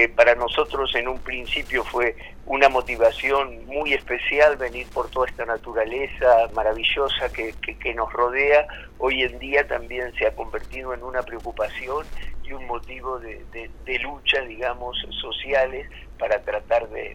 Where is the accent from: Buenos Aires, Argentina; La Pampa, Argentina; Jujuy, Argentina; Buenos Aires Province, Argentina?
La Pampa, Argentina; Santa Rosa; born there; now in El Bolsón, Argentina; No, yo nací en Santa Rosa, La Pampa.